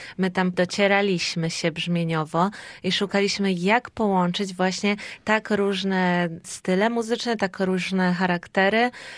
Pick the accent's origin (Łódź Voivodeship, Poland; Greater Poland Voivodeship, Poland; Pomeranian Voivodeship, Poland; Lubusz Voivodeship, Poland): Pomeranian Voivodeship, Poland; Gdańsk; Wszyscy jesteśmy z Gdańska, z naszego podwórka trójmiejskiego